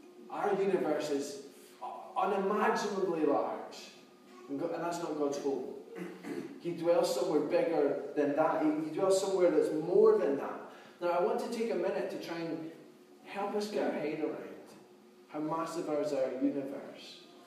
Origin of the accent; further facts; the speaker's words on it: Dundee, Scotland, United Kingdom; So I'm from Dundee.